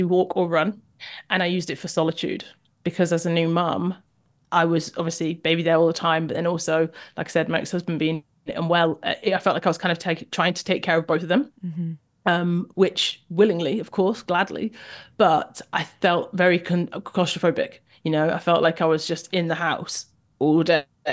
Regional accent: Jamaica; I'm Jamaican. I'd never run.

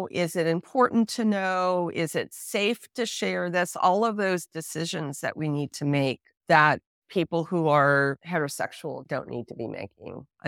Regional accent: New York, United States; I grew up in New York and in a pretty progressive circle of people.

